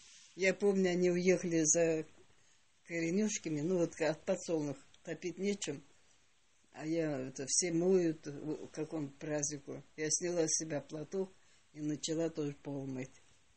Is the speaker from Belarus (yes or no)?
no; Shacha, Tambov Oblast, Russia; born there; В Тамбовской области. Бондарский район, деревня Шача.